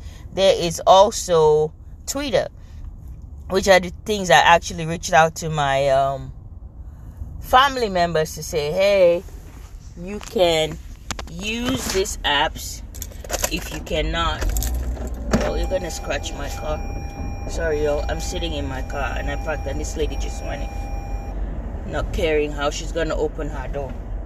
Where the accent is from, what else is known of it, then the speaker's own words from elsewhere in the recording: Nigeria; I'm an 80s kid. It is crazy how we went from no social media. Well, I grew up in Nigeria.